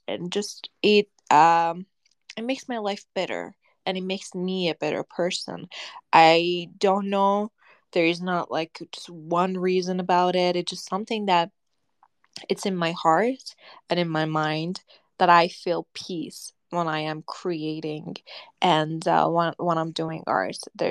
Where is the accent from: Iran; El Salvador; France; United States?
Iran; and I am from Iran.